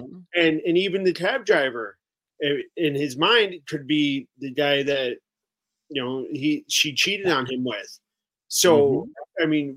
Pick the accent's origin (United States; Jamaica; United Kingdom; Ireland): Ireland; I'm Irish, and so immediately I would think that if they really wanted to crack this case, why didn't they bring it to somebody in Ireland?